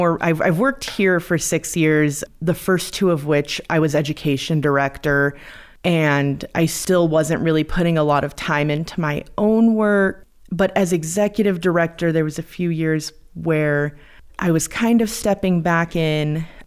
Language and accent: English; Great Falls, Montana, United States; I grew up in Great Falls and attended, you know, CMR and Great Falls High.